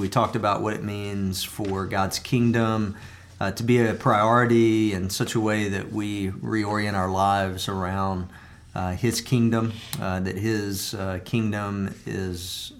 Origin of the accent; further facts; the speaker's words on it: Albany, Georgia, United States; I will say you could pray for my hometown, Albany, Georgia.